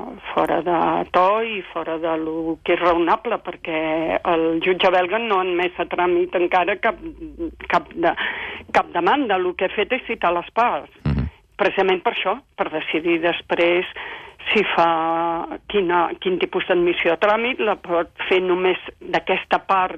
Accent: Catalonia, Spain; jo com a jutge espanyol, jutge catalana, jutge espanyola de l'Audiència de Barcelona

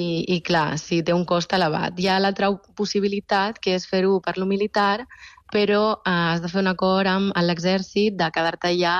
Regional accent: Sant Feliu de Llobregat, Catalonia, Spain; jo des de petita ja vivia, bueno, soc de Sant Feliu de Llobregat, vivia molt a prop del Prat

